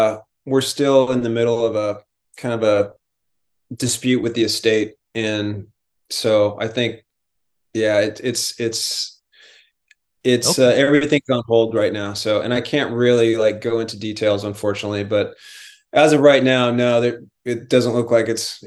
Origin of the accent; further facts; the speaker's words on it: San Diego, California, United States; I was in a … cover band when I was like 14 years old and growing up in San Diego.